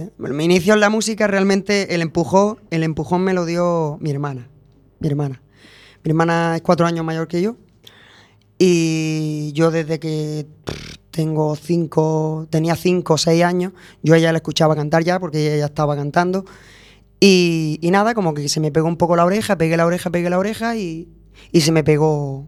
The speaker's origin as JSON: {"language": "Spanish", "town": "Almería", "region": "Andalusia", "country": "Spain", "said": "Pues vengo desde Almería, de Andalucía"}